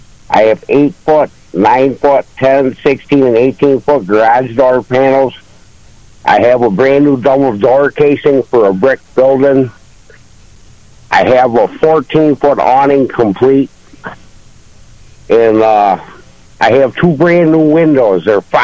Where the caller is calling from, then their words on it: Ashford, New York, United States; Calling from Ashford, New York.